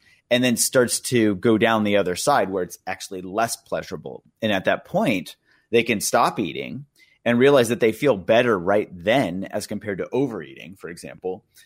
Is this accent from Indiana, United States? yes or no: yes; Indiana, United States; So I grew up in Indiana. My uncle and my grandparents were farmers